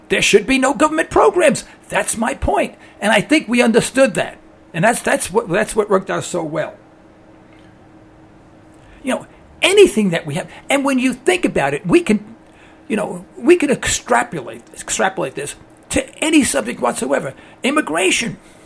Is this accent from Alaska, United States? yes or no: no; New York, United States; moved away as an adult; I moved to Texas. I got transferred there by an oil company. And I came from New York. In New York, I never saw the New York flag.